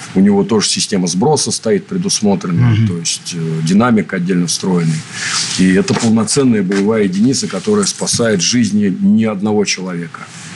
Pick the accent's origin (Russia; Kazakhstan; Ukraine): Russia; Moscow; Я Московская область, сам родился, вырос в Москве, прописан в Московской области